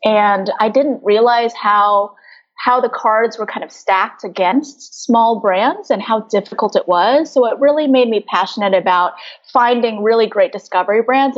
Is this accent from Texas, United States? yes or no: yes; Texas, United States; I'm from Texas.